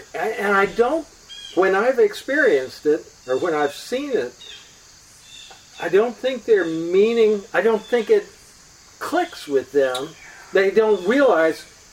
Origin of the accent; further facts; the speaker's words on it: Arlington, United States; Arlington.